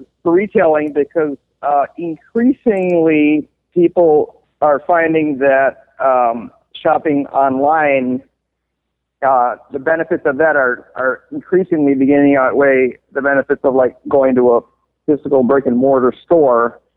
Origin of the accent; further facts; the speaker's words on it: Puerto Rico; I guess I'm from Puerto Rico, so I might be a little biased